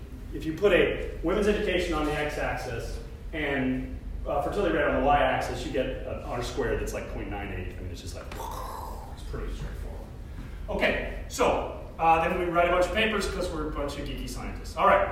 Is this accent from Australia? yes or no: no; Colorado, United States; moved away as an adult; I came from Colorado, and I moved to the University of Wisconsin to get an education in anthropology.